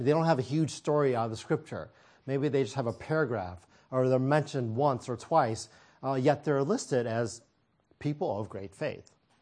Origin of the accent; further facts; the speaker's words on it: St. Louis, Missouri, United States; I grew up in St. Louis, Missouri.